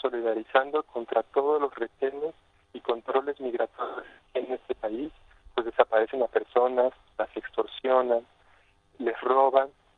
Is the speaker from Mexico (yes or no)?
yes; Mexico; Yo soy mexicano, yo no tengo papeles para ir a Estados Unidos.